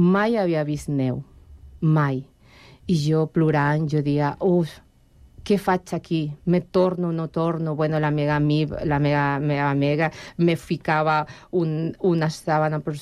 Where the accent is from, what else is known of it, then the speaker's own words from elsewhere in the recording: Ecuador; Catalan is a second language; moved away as an adult; now in Spain; Jo vaig vindre com 21 anys, molt joveneta, des de... Jo soc d'Equador, ¿vale? Me vas vindre aquí a Espanya por amor